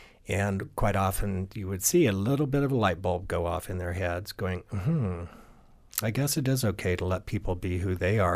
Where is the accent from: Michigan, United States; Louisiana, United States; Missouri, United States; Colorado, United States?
Colorado, United States; Glenwood Springs; I was born and raised in Glenwood Springs and moved here in 1962 when I was 9 years old. And so I've got roots and I've got family and I just love Western Colorado.